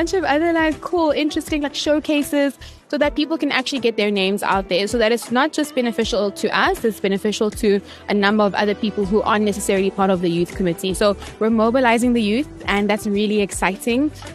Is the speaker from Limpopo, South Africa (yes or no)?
no; Eastern Cape, South Africa; and I'm from the Eastern Cape, And that to me is my whole package.